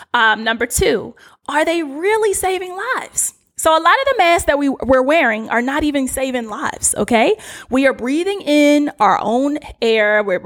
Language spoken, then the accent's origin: English; Baltimore, Maryland, United States; accent: Baltimore; And I'm saying that with all of my Baltimore accent, you do you.